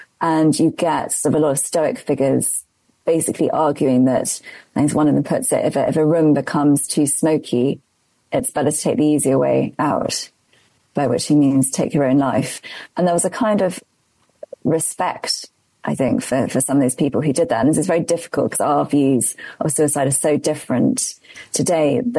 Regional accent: England, United Kingdom; I'm English

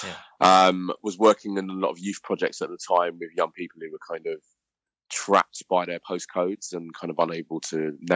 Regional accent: London, United Kingdom; born there; I was born in the South.

